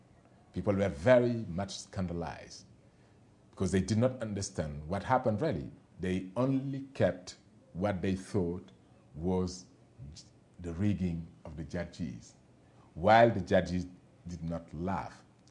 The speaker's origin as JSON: {"language": "English", "country": "Senegal", "tie": "born or raised there", "said": "Because even in Senegal, my hometown, if I take, there is one region called Kaolack."}